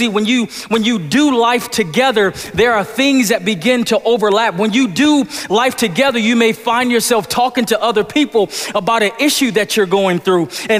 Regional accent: Buffalo, New York, United States; I grew up in Buffalo, New York, 15, 20 minutes from Niagara Falls.

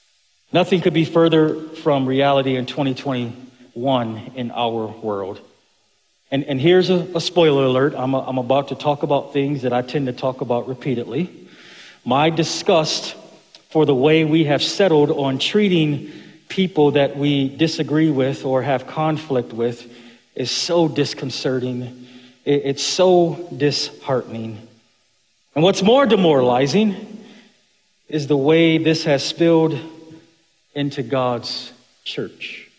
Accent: Buffalo, New York, United States; I grew up in Buffalo. It's a big hockey town, and we didn't make the playoffs a lot.

